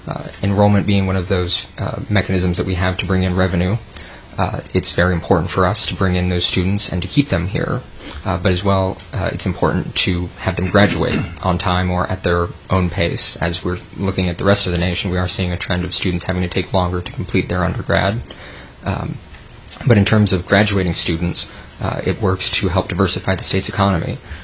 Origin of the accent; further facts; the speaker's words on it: Alaska, United States; now in Anchorage, United States; I'm originally from the Matsu Valley. I've since moved to Anchorage to pursue my higher education.